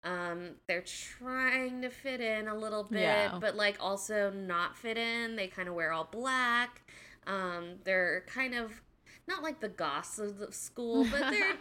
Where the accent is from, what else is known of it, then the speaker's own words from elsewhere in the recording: Apex, North Carolina, United States; So these are both from my hometown. I've moved around a lot, but what I would consider my hometown is Apex, North Carolina.